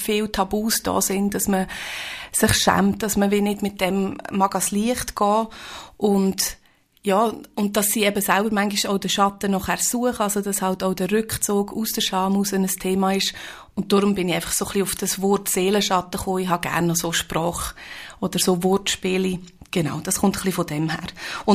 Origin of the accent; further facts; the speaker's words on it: Aargau, Switzerland; now in Grossachstetten, Switzerland; Ich bin von Grossachstetten angereist. Wir sind seit 10 Jahren dort daheim. Ich bin im Aargau aufgewachsen, bin durchs Studium nach Bern gekommen, ins Berngebiet, habe dort eben an der Uni Bern Psychologie, Psychotherapie studiert und wir sind jetzt in Grossachstetten daheim, mein Mann und ich, der Roman.